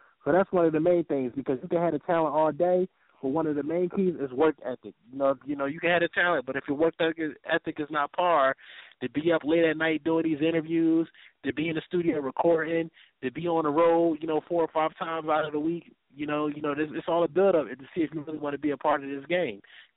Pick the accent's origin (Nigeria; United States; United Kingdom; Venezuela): United States; Philadelphia, Pennsylvania; Of course, growing up in Philly, you know, you used to watch battles all the time.